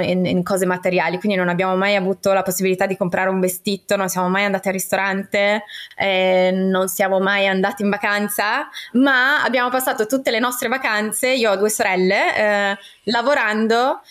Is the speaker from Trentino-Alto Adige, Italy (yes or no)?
yes; Trentino-Alto Adige, Italy; Allora, sì, io sono trentina, nata in mezzo alle montagne.